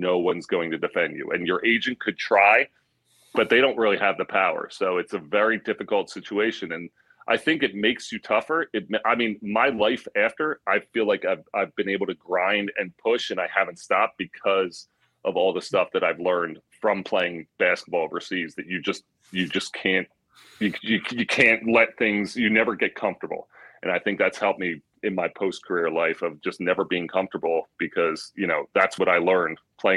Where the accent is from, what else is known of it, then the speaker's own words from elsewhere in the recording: Philadelphia, Pennsylvania, United States; And I, growing up in Philly, I kind of was better off because I could understand it a little more.